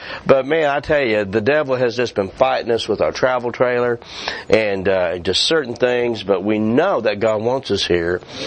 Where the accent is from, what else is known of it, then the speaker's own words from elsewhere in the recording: White Settlement, Texas, United States; Now mind you … I grew up in White Settlement, Texas.